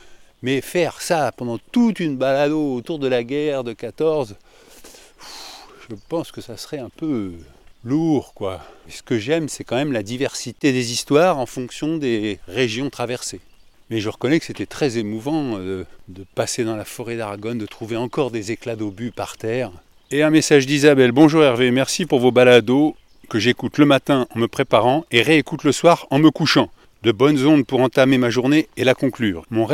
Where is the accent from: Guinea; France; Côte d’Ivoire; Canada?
France; Île-de-France; je suis de la région parisienne.